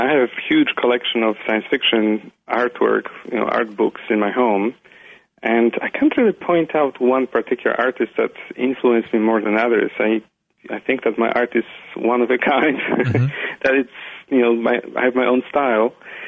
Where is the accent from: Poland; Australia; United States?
Poland; Well, I'm a physician. I'm originally from Poland